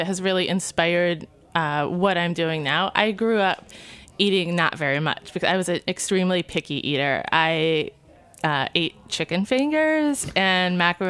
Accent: Niles, Michigan, United States; I'm from Niles. Went to school in Kalamazoo, which is kind of where I always go back to now. I don't really have much family back in Niles anymore.

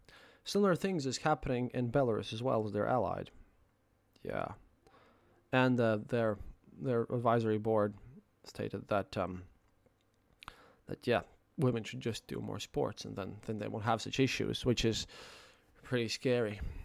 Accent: Latvia; my home country of Latvia

